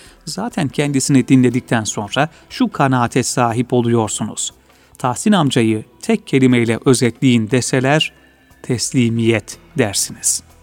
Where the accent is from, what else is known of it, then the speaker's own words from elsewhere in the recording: Keşan, Edirne, Turkey; Keşan'da doğduk. Rumi 1340 miladi 1924 yılı. Babam Malkaralı, annem Keşanlı.